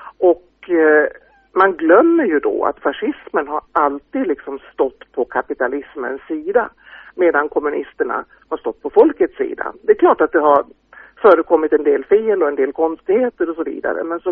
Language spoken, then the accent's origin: Swedish; Uppsala, Uppsala County, Sweden; Jag kommer från Uppsala. Där jobbar jag som översättare. Har gjort det i 10-tal år kanske.